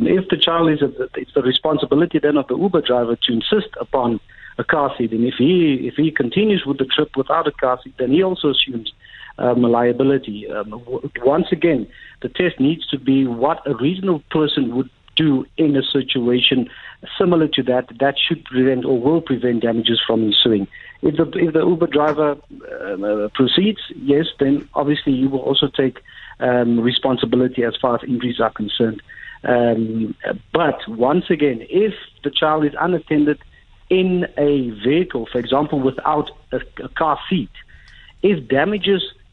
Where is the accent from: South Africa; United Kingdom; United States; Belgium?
South Africa; the only thing we can do as South Africans